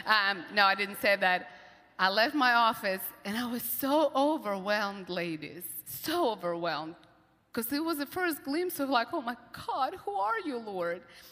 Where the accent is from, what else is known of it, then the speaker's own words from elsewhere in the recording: Russia; English is a second language; now in United States; I was not born and raised in Texas or even Louisiana, so I'm from Russia. So we immigrated here, and we were 2 years into our immigration